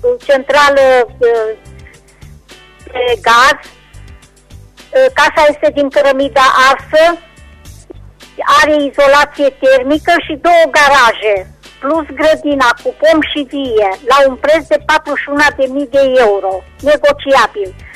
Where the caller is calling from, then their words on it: Reșița, Caraș-Severin, Romania; din Reșița